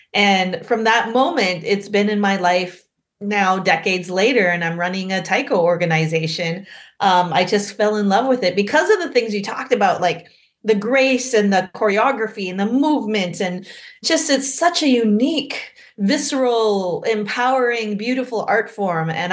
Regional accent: North Dakota, United States; I'm a Korean adoptee, and I was raised in North Dakota by a white family, and I had no references for being Asian, Asian American, Asian arts, nothing.

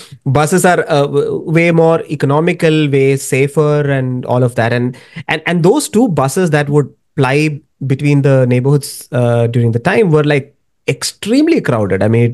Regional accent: Kerala, India; English is a second language; So I'm from Kerala, and the funny thing about Kerala is there is almost no system of shared auto.

